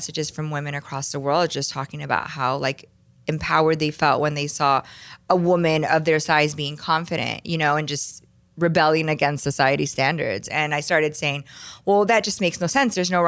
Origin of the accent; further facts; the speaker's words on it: Miami, Florida, United States; now in California, United States; And, you know, I grew up in Miami. I grew up with a family of really strong women who are, you know, doctors and lawyers and just really unapologetic.